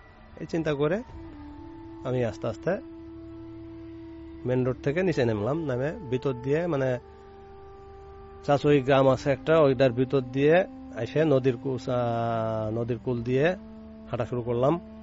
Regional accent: Narail, Khulna Division, Bangladesh; আমাদের বাড়ি নড়াইল লগা থানায়

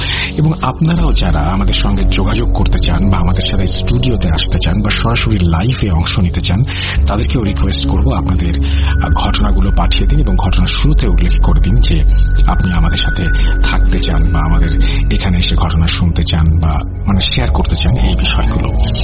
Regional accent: Santhia, Rajshahi Division, Bangladesh; আমার বাড়ি পাবনা জেলার সাঁথিয়া থানার কোনো একটা গ্রামে। আমি 2023 সালের SSC পরীক্ষার্থী।

